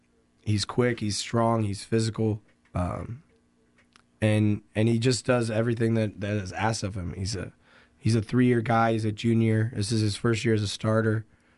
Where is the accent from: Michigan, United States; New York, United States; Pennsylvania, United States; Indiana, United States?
Indiana, United States; Jimtown; And, you know, I come from Jimtown. We were the same kind of beneficiary. Like, we bordered Penn and Elkhart Memorial, and we had kids that would transfer from Memorial.